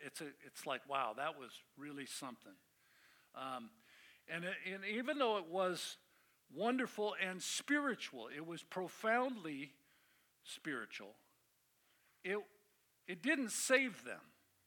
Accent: Oakland, California, United States; every baptism he did in the church we grew up in Oakland

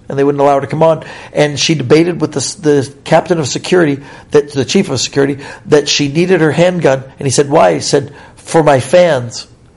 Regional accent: Canada; and I'm Canadian. I don't know nothing about

